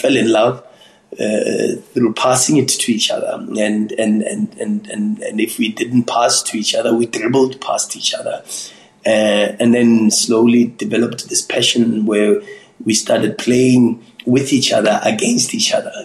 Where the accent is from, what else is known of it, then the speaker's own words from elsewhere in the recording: Soweto, Gauteng, South Africa; growing up in Soweto